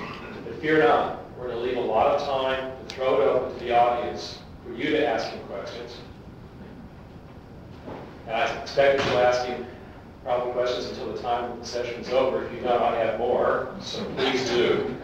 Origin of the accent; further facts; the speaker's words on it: Cleveland, Ohio, United States; I grew up in Cleveland.